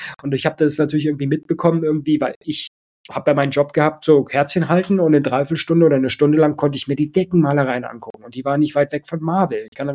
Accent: Swabia, Germany; ich komme eben aus dem Schwäbischen

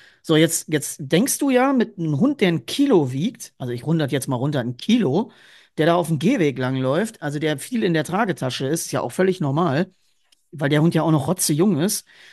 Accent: Essen, North Rhine-Westphalia, Germany; born there; Sie kommt ja gebürtig aus Düsseldorf, ich aus Essen.

